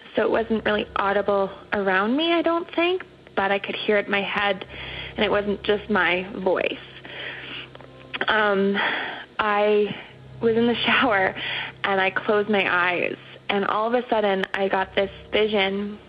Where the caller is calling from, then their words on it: Calgary, Alberta, Canada; I'm calling from Calgary, Canada.